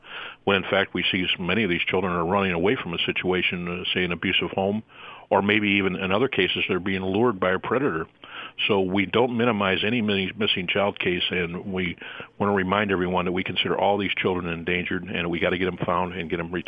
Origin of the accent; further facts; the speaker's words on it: St. Louis, Missouri, United States; from St. Louis, from my hometown